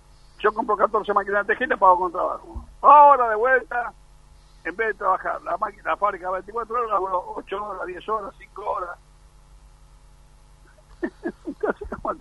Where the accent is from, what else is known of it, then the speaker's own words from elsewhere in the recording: Buenos Aires, Argentina; born there; yo con 81 años vivo, nací acá en Villa Crespo.